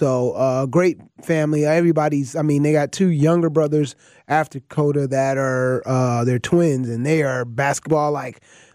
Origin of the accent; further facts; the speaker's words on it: Connecticut, United States; So, listen, I'm originally from Connecticut, so Snowpocalypse for me was like, yeah, it was bad